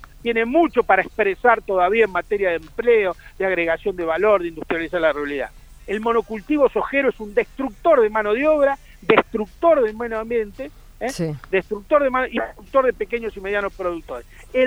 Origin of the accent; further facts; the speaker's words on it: Santa Fe, Argentina; en este momento estoy hablando enfrente de la estación de ferrocarril de mi pueblo, que es un pueblo de 3.700 habitantes del sur de Santa Fe.